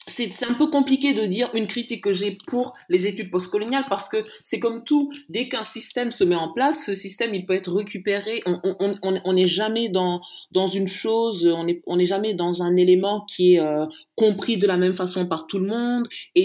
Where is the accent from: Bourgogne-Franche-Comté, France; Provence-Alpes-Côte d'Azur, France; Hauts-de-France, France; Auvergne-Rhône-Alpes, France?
Auvergne-Rhône-Alpes, France; Vénissieux; moi, en grandissant au Minguette, je ne peux pas comparer la situation au Queens du milieu des années 80